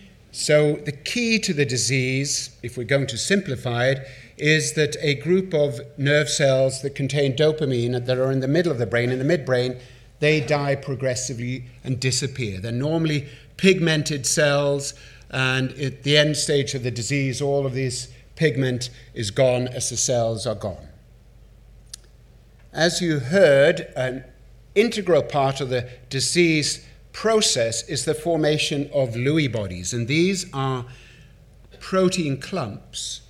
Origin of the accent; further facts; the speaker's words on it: Darlington, North East England, United Kingdom; I actually spent 8 years in Northeast England. I grew up in Darlington with Swedish family